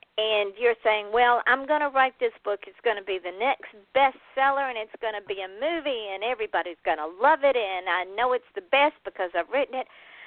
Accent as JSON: {"language": "English", "region": "the South", "country": "United States", "said": "I just smile and say, \"Well, bless your heart,\" because I'm from the South"}